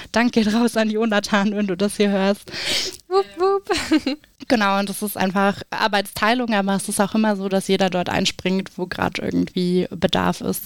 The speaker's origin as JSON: {"language": "German", "region": "Mecklenburg-Vorpommern", "country": "Germany", "lives_now": "Thuringia, Germany", "said": "Ich komme selbst nicht aus Thüringen, ich bin aus Mecklenburg-Vorpommern, kleines Nordlicht"}